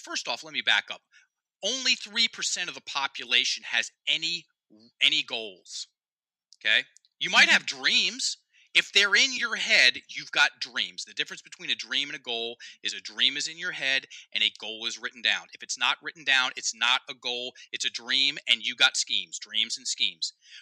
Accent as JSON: {"language": "English", "region": "Virginia", "country": "United States", "said": "Because I'm from Virginia. It's right over there."}